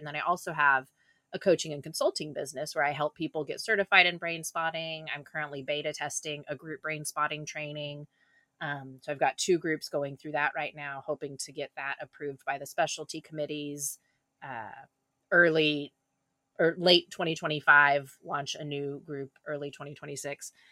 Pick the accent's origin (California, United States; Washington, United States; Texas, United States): Texas, United States; I grew up in Texas where everything is hot all the time